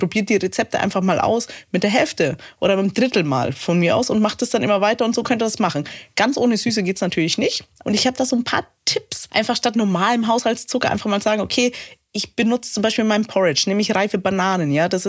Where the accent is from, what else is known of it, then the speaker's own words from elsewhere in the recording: Rottenbuch, Bavaria, Germany; Ja, bei uns in Rotenbuch, also da, wo ich herkomme, das ist ja ein Imker nach dem anderen.